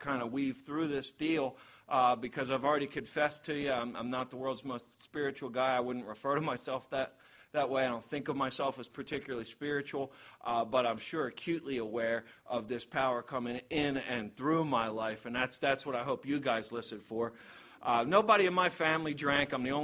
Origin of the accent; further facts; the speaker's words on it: Ocean City, United States; I'm a surfer from Ocean City.